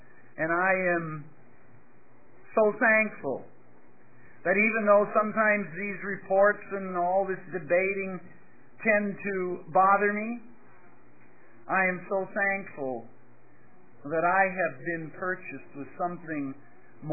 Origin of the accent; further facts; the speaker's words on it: United States; I come from the States